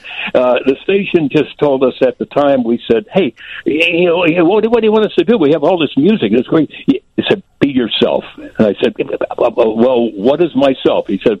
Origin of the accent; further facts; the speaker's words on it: Chicago, Illinois, United States; At least virtually in my hometown of Chicago.